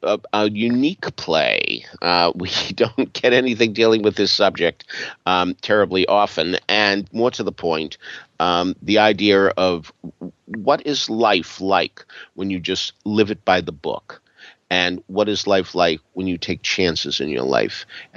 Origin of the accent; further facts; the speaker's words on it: Arlington, Massachusetts, United States; an actress from my hometown of Arlington, Massachusetts